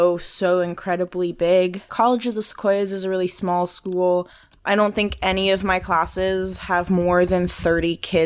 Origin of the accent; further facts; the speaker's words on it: Fresno, California, United States; First of all, it's right in my hometown of Fresno, California, where I was born and raised.